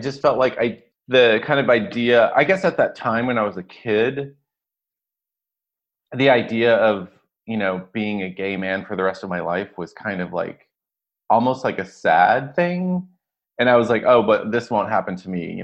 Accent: Dallas, Texas, United States; Yeah, I mean, I grew up in Dallas, Texas, as you know, and I grew up in a large Catholic family.

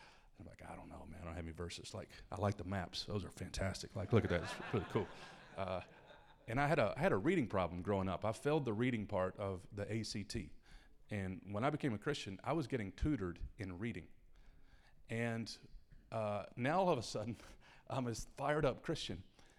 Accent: Kentucky, United States; also born or lived in Detroit, Michigan; I was born in Detroit, grew up in Kentucky, went to college on a baseball scholarship.

